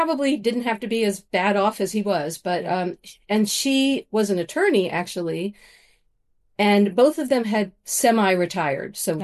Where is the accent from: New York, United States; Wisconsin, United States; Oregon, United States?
New York, United States; now in Pennsylvania, United States; I'm from New York.